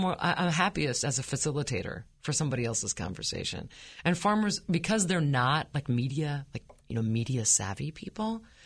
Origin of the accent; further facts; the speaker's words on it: Iowa, United States; People have asked me why my home state of Iowa, right, has been ahead of the curve on gay marriage.